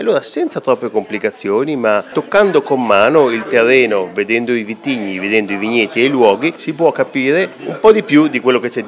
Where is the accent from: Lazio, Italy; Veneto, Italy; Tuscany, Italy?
Veneto, Italy; Io sono nato e vissuto in Valpolicella e ricordo che quando ero piccolo, penso almeno l'80% dei miei compagni di classe erano figli di viticoltori.